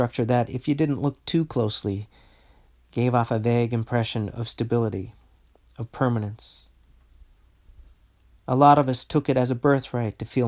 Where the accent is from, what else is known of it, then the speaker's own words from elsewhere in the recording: Newfoundland and Labrador, Canada; And to top it all off, my hometown is about 5 minutes from Red Indian Lake, the last safe haven for the remnants of the Beothuk, the indigenous inhabitants of Newfoundland